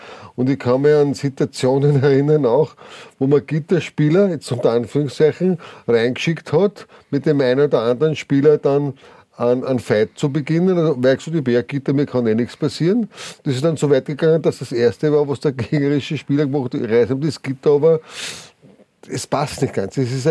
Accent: Austria; bei uns in Österreich

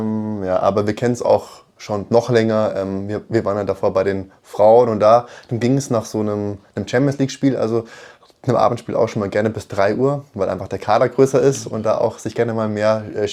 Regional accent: Munich, Bavaria, Germany; born there; Ich bin ebenfalls seit diesem Jahr bei den Basketballern. Bin 30 Jahre alt, gebürtig aus München.

